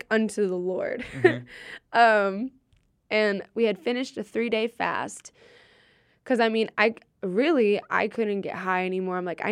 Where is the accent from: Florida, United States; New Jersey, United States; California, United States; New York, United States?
Florida, United States; me, a privileged white girl who was born and raised in Florida, went to a Christian summer camp